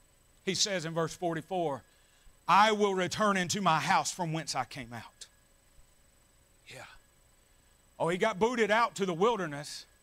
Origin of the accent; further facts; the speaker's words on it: Bible Belt, United States; what I know growing up in the Bible Belt is we've got a lot of people that have tried to reform their lives